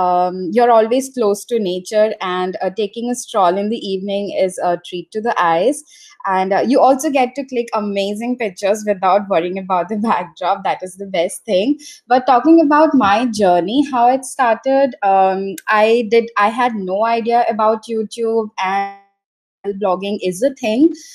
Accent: Port Blair, Andaman and Nicobar Islands, India; So I am mainly from Andaman and Nicobar Islands. I belong from the capital city of Andaman, that is Port Blair.

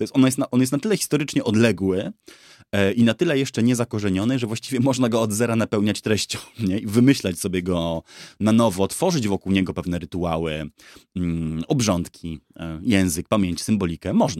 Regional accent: Wrocław, Lower Silesian Voivodeship, Poland; now in Warsaw, Poland; ja też jak przyjechałem z Wrocławia do Warszawy

